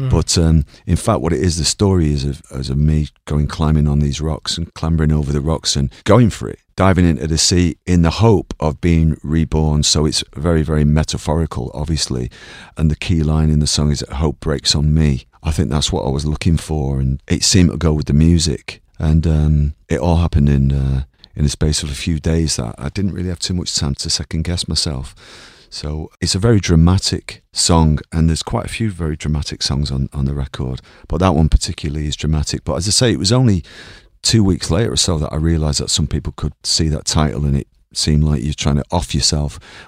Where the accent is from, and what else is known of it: Ireland